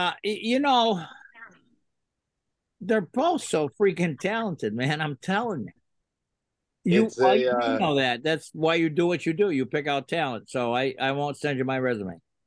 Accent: Pittsfield, Massachusetts, United States; You brought up something that I grew up here in Pittsfield, and there was a variety store on every corner.

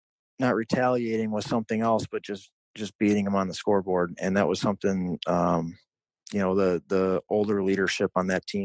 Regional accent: Midwest, United States; me growing up in the Midwest, that's a really winning organization

